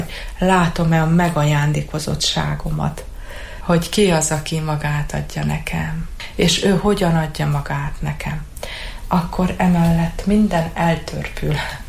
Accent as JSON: {"language": "Hungarian", "town": "Cluj-Napoca", "region": "Cluj County", "country": "Romania", "tie": "born or raised there", "said": "Én Kolozsváron nevelkedtem."}